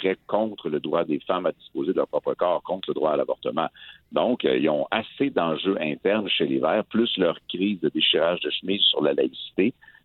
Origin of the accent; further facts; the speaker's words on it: Saint-Edmond, Quebec, Canada; moi je viens de Saint-Edmond, fait que comme tout près, j'ai de la famille à Saint-Bonaventure, fait que c'est vraiment tout près de chez moi